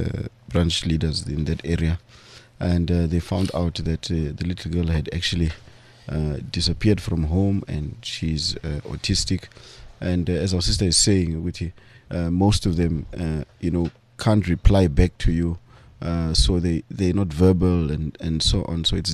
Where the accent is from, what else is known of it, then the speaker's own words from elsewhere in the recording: Mamelodi, Gauteng, South Africa; We are fortunately originally from Mamelodi ourselves.